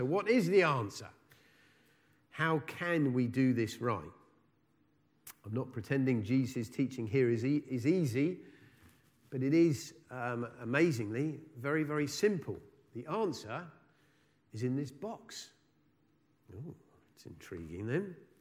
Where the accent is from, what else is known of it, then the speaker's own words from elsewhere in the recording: United Kingdom; The first problem is we're British.